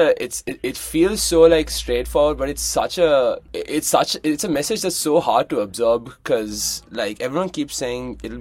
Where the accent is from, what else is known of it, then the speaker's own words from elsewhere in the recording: Colombo, Western Province, Sri Lanka; And I grew up in Colombo, Sri Lanka.